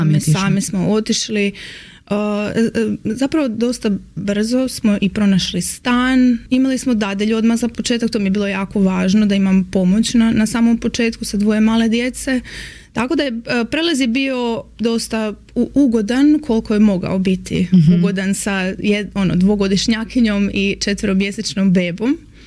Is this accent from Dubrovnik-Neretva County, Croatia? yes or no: yes; Metković, Dubrovnik-Neretva County, Croatia; moved away as an adult; also born or lived in Zagreb; now in Zurich, Switzerland; odrasla sam u Metkoviću, osnovna škola, gimnazija, otišla sam na studij arhitektura u Zagrebu, kojeg sam završila, magistrirala, radila u struci